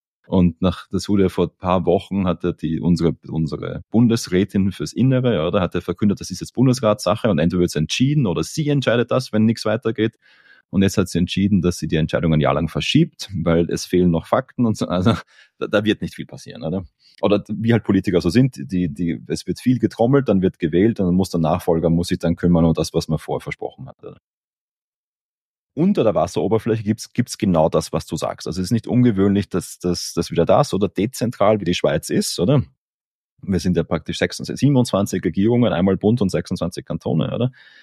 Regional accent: Austria; als Österreicher

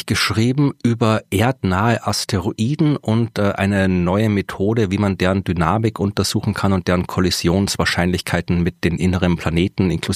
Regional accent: Austria; dass ich als Österreicher diese Podcasts mache.

